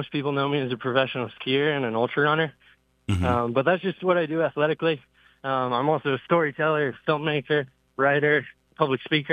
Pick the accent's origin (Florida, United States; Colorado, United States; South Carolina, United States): Colorado, United States; So I grew up in Colorado, but like I said, I got roots all across the Mountain West and, kind of further in that.